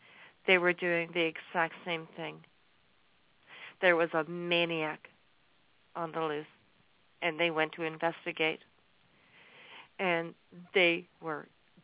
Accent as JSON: {"language": "English", "country": "Canada", "said": "but it was my obligation as a Canadian and a patriot to do so."}